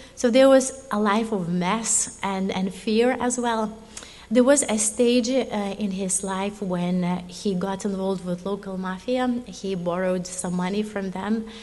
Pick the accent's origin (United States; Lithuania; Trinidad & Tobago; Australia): Lithuania; I come from Lithuania.